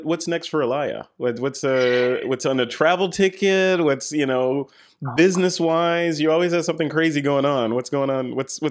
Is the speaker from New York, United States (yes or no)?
no; Chicago, Illinois, United States; I'm from Chicago.